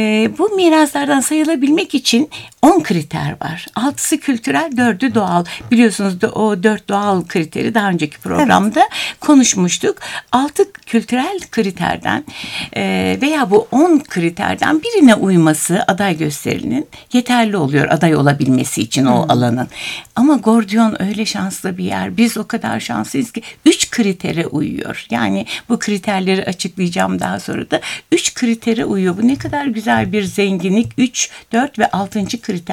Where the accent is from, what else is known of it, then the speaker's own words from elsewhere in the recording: Polatlı, Ankara, Turkey; Tabii ki ben bir Polatlılı olarak, bir öğretmen olarak bunun bende bir görev olduğunu düşünüyorum.